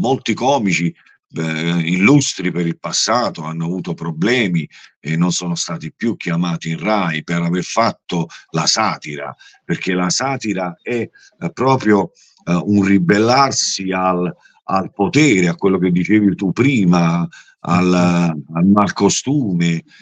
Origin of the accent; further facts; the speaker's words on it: Naples, Campania, Italy; Io poi sono di Secondigliano, nato e cresciuto a Secondigliano, ho avuto tante esperienze qui a Secondigliano.